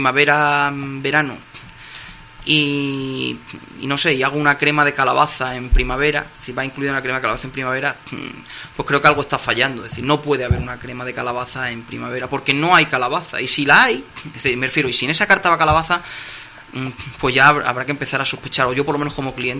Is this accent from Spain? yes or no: yes; Extremadura, Spain; soy de los Ar de la Vera, como has dicho antes